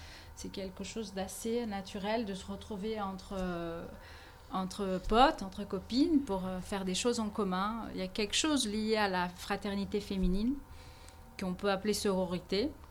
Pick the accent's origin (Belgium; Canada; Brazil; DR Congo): Brazil; now in France; Alors, effectivement, je viens du Brésil et je suis arrivée ici en 1998